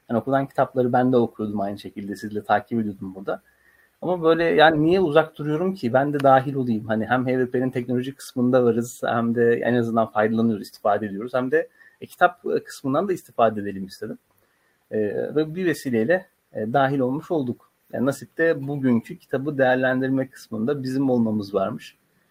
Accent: Istanbul, Turkey; 91 doğumlu. İstanbul'da doğdum, büyüdüm. Sivas'ta okudum, Cumhuriyet Üniversitesi'nde.

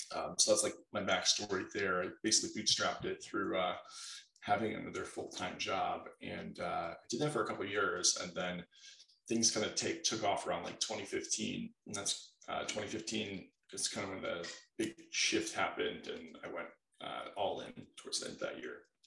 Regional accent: California, United States; I grew up in Silicon Valley, was always fairly entrepreneur.

